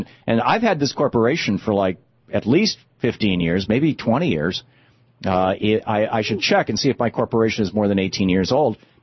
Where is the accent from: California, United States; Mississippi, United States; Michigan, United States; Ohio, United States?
Michigan, United States; I know when I was growing up in Michigan, if you were 18, as I recall, anyway, if you were 18, you could get married.